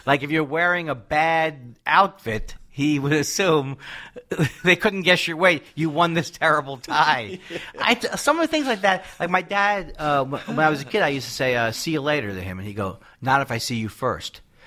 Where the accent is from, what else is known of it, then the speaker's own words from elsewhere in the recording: Queens, New York, United States; because I'm from Queens, New York. He's from Queens, but he started in New York. I started out in L.A.